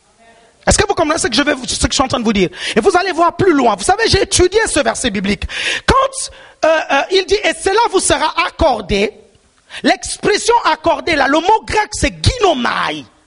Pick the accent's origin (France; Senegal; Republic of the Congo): Republic of the Congo; Divenié, Niari; born there; Moi, je suis né au Congo-Brazzaville, dans un village appelé Divenié. Un vieux village. Je suis né là-bas.